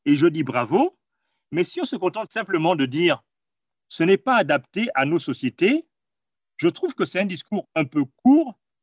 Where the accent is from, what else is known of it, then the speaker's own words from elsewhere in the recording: Gabon; Je viens du Gabon, un pays où 80% de la population vit en ville.